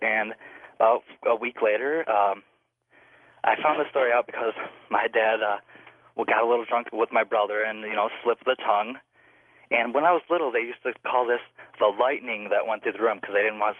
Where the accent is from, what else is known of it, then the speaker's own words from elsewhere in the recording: Chicago, Illinois, United States; now in Tinley Park, United States; I live in Tinley Park, Illinois. I'm formerly from Chicago, and I used to live at my grandmother's house by Midway Airport